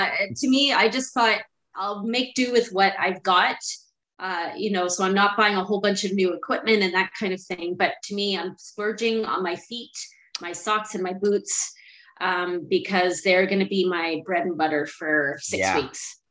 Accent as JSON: {"language": "English", "region": "Ontario", "country": "Canada", "tie": "born or raised there", "said": "a 2-day back-to-back training hike in Beaver Valley, which is my stomping grounds. I grew up around Beaver Valley."}